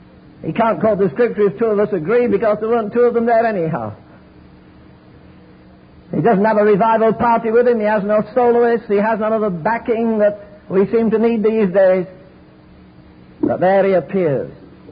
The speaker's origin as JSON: {"language": "English", "region": "England", "country": "United Kingdom", "said": "I'm an Englishman. No, no, no. I'm a Christian."}